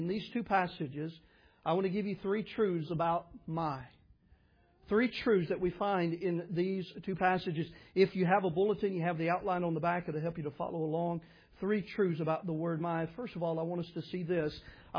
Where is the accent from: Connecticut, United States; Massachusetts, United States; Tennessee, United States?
Tennessee, United States; I didn't grow up in West Tennessee. I grew up in Middle Tennessee. That was home for me.